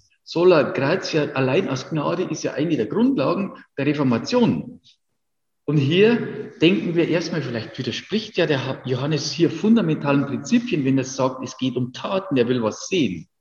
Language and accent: German; Bavaria, Germany; born there; Ich bin in Bayern geboren und nicht in Bangladesch